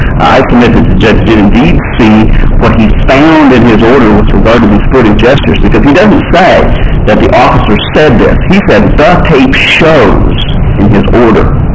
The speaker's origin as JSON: {"language": "English", "town": "Peoria", "region": "Illinois", "country": "United States", "said": "from Peoria, Illinois"}